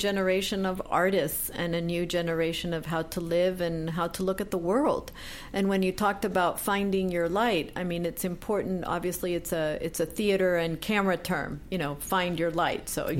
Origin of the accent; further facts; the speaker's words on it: Tegucigalpa, Francisco Morazán, Honduras; Honduras. I grew up in Central America in Tegucigalpa.